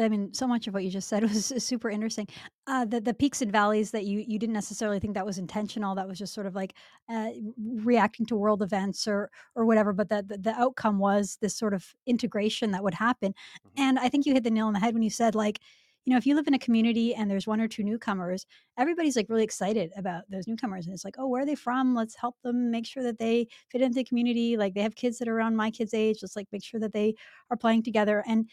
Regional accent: Vancouver, British Columbia, Canada; I grew up in Vancouver

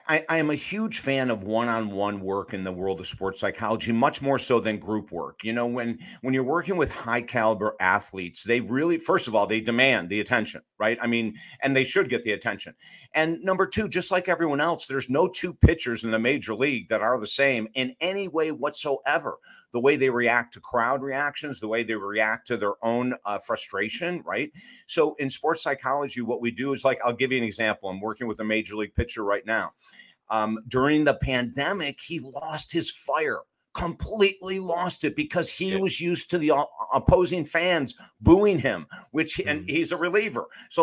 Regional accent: Syracuse, New York, United States; also born or lived in Utica; We grew up in Syracuse in Utica, New York, which is central New York.

